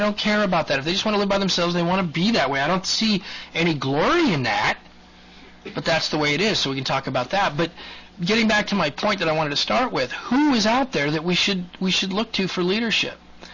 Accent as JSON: {"language": "English", "country": "United States", "said": "I'm a Christian. I'm an American Christian that believes in liberty for everyone, regardless of race, creed, color, you know, nation of origin"}